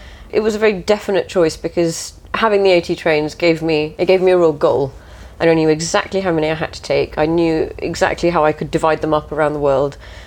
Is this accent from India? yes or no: yes; India; How on earth is an Indian girl travelling on these trains by herself?